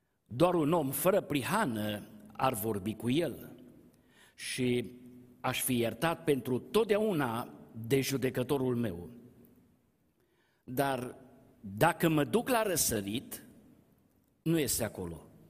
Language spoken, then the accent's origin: Romanian; Arad, Arad County, Romania; născut și crescut în Pârneava